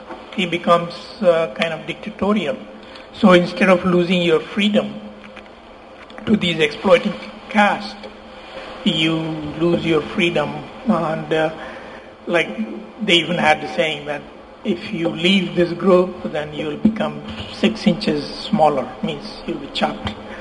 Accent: Bihar, India; Well, I'm from Bihar in India.

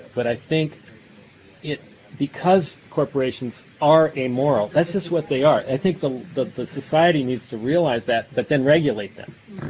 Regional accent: North Dakota, United States; I grew up in North Dakota, so I know that this is an important law up there.

